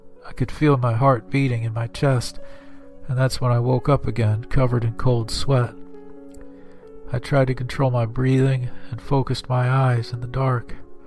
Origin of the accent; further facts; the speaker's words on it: Grapevine, Texas, United States; The first encounter occurred on the night of my 13th birthday in my hometown of Grapevine, Texas.